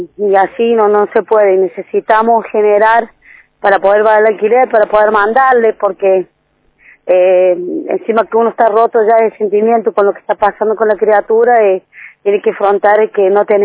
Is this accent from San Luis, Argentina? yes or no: yes; San Luis, Argentina; porque están abandonados y somos de San Luis y es una vergüenza.